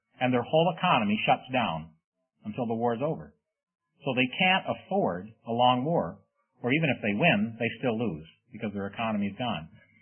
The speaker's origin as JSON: {"language": "English", "country": "Canada", "lives_now": "Grand Rapids, United States", "said": "Now, you see, I'm a Canadian. I live in Grand Rapids, Michigan."}